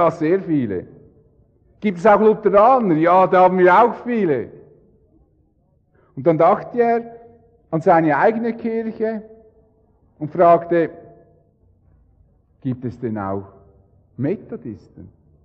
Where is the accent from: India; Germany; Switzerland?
Switzerland; wo als Schweizer sind wir da sowieso speziell mit unseren vier eigenen Wänden